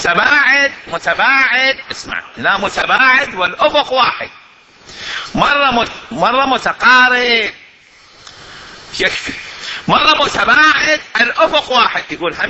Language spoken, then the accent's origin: Arabic; Iraq; بلدنا العراق